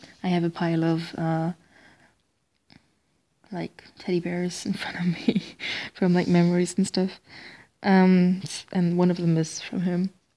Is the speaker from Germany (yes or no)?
yes; Germany; and I was from Germany, and we were kind of best friends